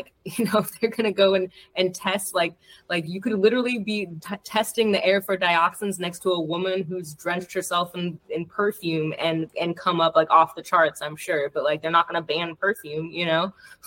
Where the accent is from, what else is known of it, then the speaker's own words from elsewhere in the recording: Phoenix, Arizona, United States; also born or lived in Utah; so I'm from Phoenix originally, and was in Utah and, like, mainly on the West Coast before I moved here.